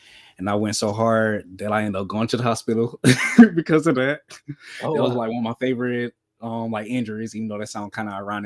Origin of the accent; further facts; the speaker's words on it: Jacksonville, Florida, United States; I'm from Jacksonville, Florida, West Side. Best side.